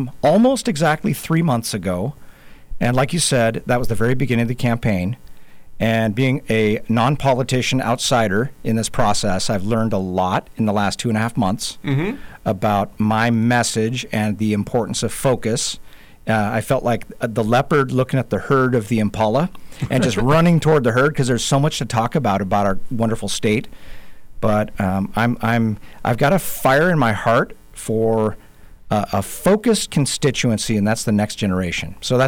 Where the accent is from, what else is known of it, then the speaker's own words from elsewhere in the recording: Anchorage, Alaska, United States; born there; So I was born in Anchorage in 1969, and our family was in North Kenai at the time.